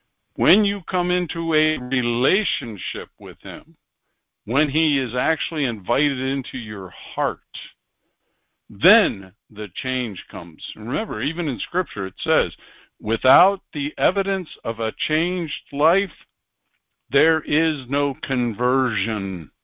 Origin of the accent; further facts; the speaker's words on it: Wales, United Kingdom; since I am Welsh myself, Welsh, English